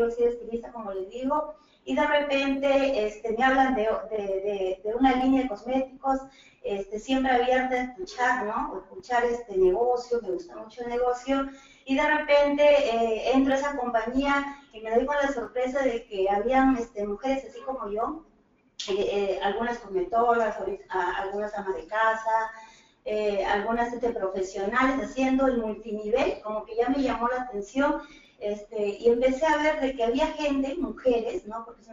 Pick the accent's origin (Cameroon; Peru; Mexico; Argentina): Peru; qué está pasando en mi país. Yo soy de Perú.